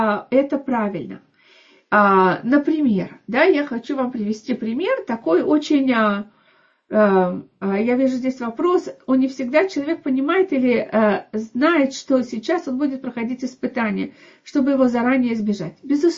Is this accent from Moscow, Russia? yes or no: yes; Moscow, Russia; now in Israel; так как я из Москвы, я как бы знаю про людей, которые приехали вот тогда вместе с моими родителями.